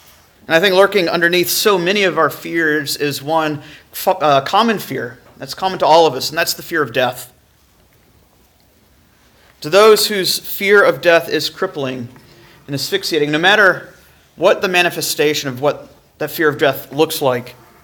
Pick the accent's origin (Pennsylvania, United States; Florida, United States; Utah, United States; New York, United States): Florida, United States; Jacksonville; I remember I'm from Jacksonville, Florida, from the deep south, probably about as far south as you go before you get back into northern territory.